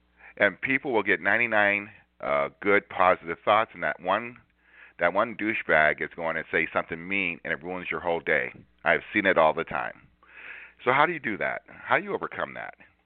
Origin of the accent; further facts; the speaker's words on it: Inglewood, California, United States; also born or lived in Compton, United States; You know, as a kid, it was I was brought up in Inglewood, Compton, and everything. It was the lower end of town.